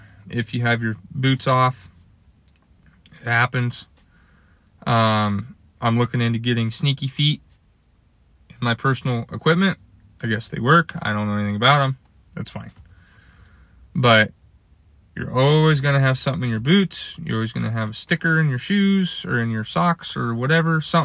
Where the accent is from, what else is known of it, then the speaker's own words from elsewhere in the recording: Washington, United States; growing up in Washington State, I never had that.